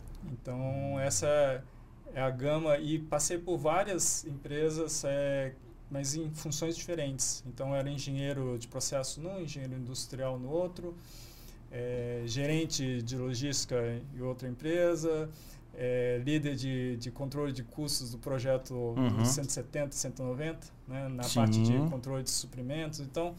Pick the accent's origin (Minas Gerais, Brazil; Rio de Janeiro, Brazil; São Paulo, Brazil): Rio de Janeiro, Brazil; Eu nasci no Rio de Janeiro, vivi lá a minha infância. Um japonês no Rio de Janeiro já é uma coisa meio diferente.